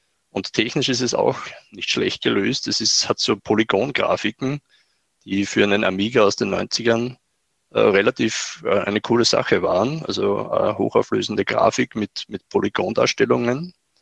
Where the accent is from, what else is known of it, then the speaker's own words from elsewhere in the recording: Linz, Upper Austria, Austria; Ich bin ein Österreicher, komme aus Linz oder aus der Nähe von Linz eigentlich. Es ist ungefähr zwischen Wien und Salzburg gelegen